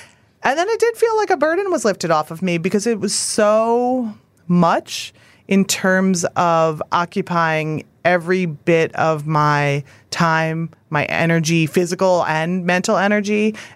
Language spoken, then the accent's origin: English; Philadelphia, Pennsylvania, United States; which was something that was important to me growing up in Philadelphia, going to Central, which is a very diverse school.